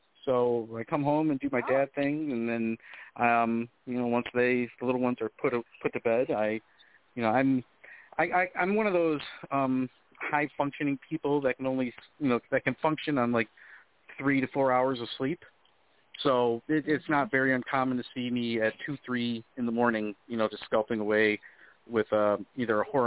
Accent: Cleveland, Ohio, United States; And, you know, Cleveland, growing up in Cleveland, I've seen a lot of different sides of everything.

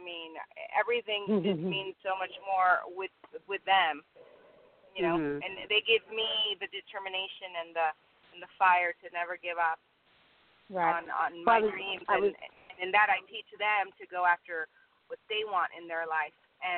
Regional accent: Venezuela; my parents, I'm from Venezuela, and they had no idea how to get me involved as a child.

